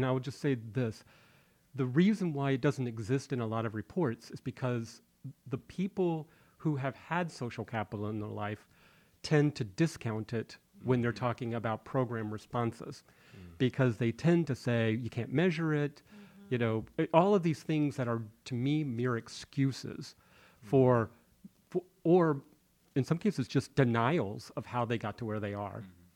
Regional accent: Orlando, Florida, United States; I grew up in Orlando, Florida. I didn't want to stay in Florida.

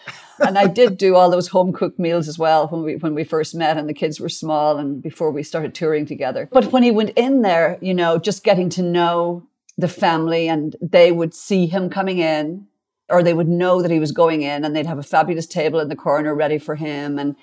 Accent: Ireland; It's the music that our parents listened to growing up in Ireland.

